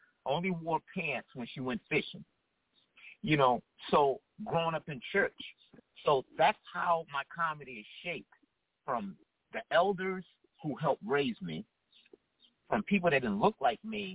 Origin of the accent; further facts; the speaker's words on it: Hartford, Connecticut, United States; So growing up in Hartford, it was one big melting pot. There was times where I lived in a predominantly Hispanic community. There was times where it was also Blue Hills Avenue, where it was a large West Indian population.